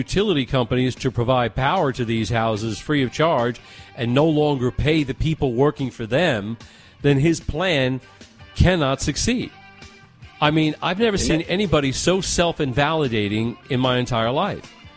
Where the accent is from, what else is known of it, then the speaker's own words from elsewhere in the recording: Queens, New York, United States; I was born upstate New York. I was raised for a while in Sunnyside, Queens, where, you know, we're currently represented by AOC.